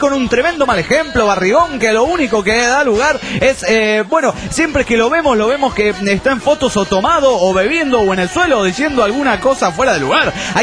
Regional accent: Tacuarembó, Uruguay; nosotros que estamos ahí, que somos de Tacuarembó

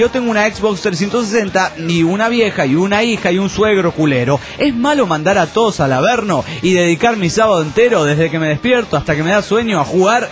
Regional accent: Bogotá, Colombia; de Bogotá, Colombia.

